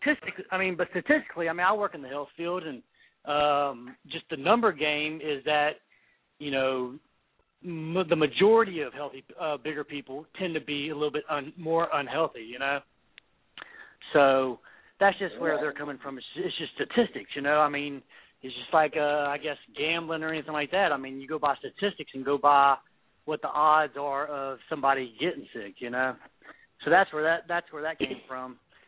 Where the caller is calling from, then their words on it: Texas, United States; from Texas.